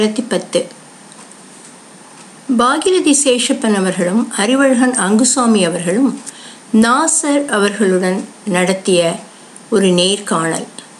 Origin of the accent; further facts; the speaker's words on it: Chengalpattu, Tamil Nadu, India; நான் ஒரு சாதாரண நடுத்தர வர்க்க குடும்பத்தில் பிறந்தவன். செங்கல்பட்டில் வளர்ந்தேன். தாம்பரத்தில் பியூசி படித்தேன்.